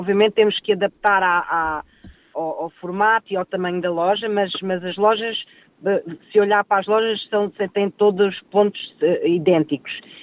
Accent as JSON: {"language": "Portuguese", "region": "Lisbon", "country": "Portugal", "tie": "born or raised there", "also_born_or_lived": "Mozambique", "moved": "as an adult", "lives_now": "Australia", "said": "eu nasci em Moçambique, mas vivi em Lisboa."}